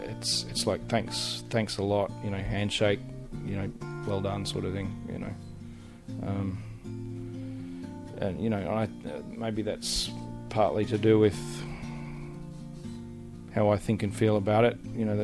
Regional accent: Australia; We're Australian, we do tha

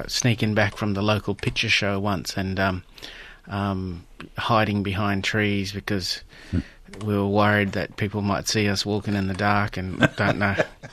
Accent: Derby, Western Australia, Australia; We grew up in Derby, went to Holy Rosary, the Catholic school, and when we finished Year 7, we were all, a lot of Aboriginal kids went to Perth, went to Palatine Mission

